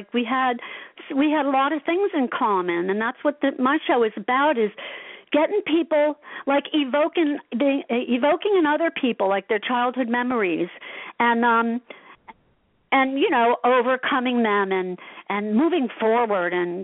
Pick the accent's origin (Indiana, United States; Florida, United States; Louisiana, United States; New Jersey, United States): New Jersey, United States; Asbury Park; I got a Jersey attitude real quick, I grew up in Asbury Park